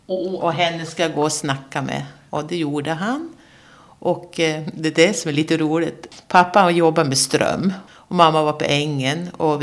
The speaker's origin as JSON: {"language": "Swedish", "town": "Alfta", "region": "Gävleborg County", "country": "Sweden", "tie": "born or raised there", "also_born_or_lived": "Bollnäs", "lives_now": "Sundsvall, Sweden", "said": "Jag är 62 år. Jag bor i Sundsvall på Ludvigsbergsvägen. Jag är född på Bollnäs BB i Hälsingland. Uppvuxen i Alfta, en liten by utanför."}